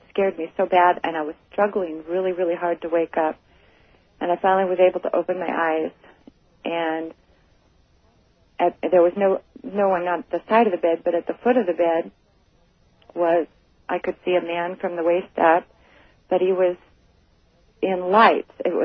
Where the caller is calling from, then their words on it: Wenatchee, Washington, United States; Hi, I'm calling from Wenatchee.